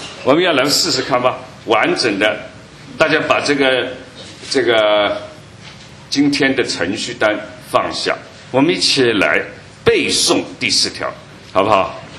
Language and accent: Chinese; China; 特别对我们中国人来说是非常难的